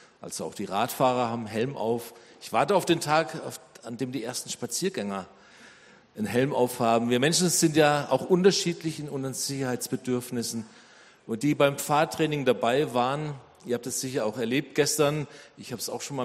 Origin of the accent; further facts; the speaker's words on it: Baden-Württemberg, Germany; Wir kommen ja aus dem Nordschwarzwald